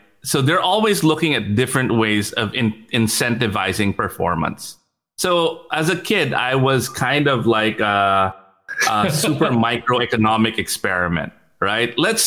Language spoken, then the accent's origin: English; Switzerland; also born or lived in United States; I grew up in Switzerland and in the US